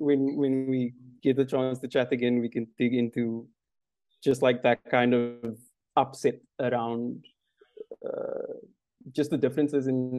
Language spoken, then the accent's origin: English; South Africa; So no, it's definitely like, as a South African, there's so many monuments and memorials and stuff here that should just not be here anymore.